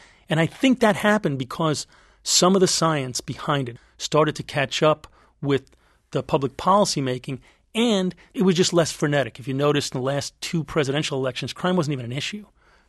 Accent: Brooklyn, New York, United States; Growing up in Brooklyn, a lot of my friends got in trouble with the law

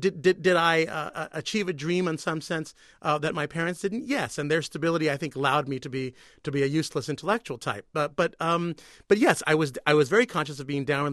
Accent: California, United States; I would say, though, as a Californian, that our governor is downwardly mobile at this point.

